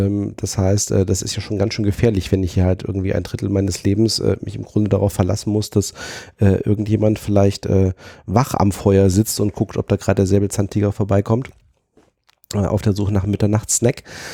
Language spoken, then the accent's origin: German; Fulda, Hesse, Germany; born there; also ich bin ja gebürtig aus Fulda, insofern waren so meine ersten Weinerfahrungen.